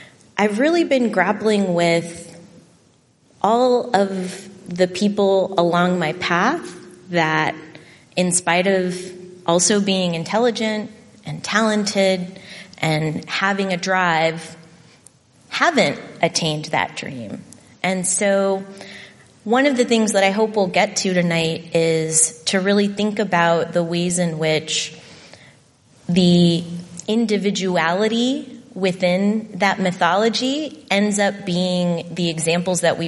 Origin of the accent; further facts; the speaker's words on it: Corpus Christi, Texas, United States; I grew up in Corpus Christi, Texas, and grew up in a poor family.